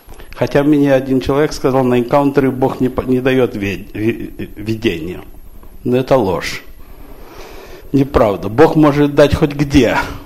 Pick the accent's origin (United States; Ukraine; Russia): United States; Ну так я как вырос в Америке, у американцев свои жаргоны, то легче было догадываться.